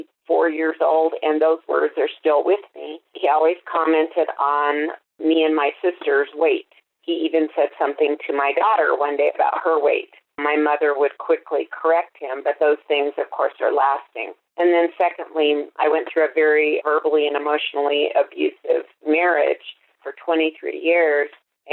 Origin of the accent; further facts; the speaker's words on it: Albuquerque, New Mexico, United States; I'm from Albuquerque, New Mexico.